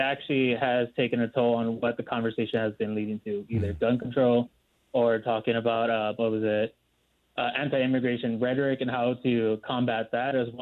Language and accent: English; San Antonio, Texas, United States; now in Iowa City, United States; Oh, well, I'm from San Antonio originally. I went to school at the University of Northern Iowa.